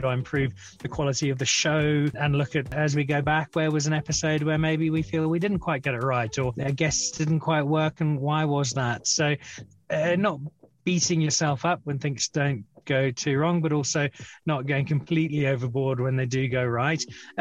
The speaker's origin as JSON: {"language": "English", "town": "Kwekwe", "region": "Midlands", "country": "Zimbabwe", "tie": "born or raised there", "also_born_or_lived": "Northern Ireland", "accent": "Northern Irish", "said": "I was born in Northern Ireland, but I grew up in Zimbabwe. And when I arrived in Kwekwe, which is where we started, my parents were teachers."}